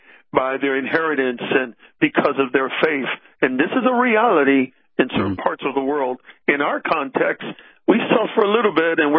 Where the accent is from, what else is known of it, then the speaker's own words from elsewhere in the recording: Chicago, Illinois, United States; I was raised in Humboldt Park, Chicago. The youngest of six, five boys, one girl.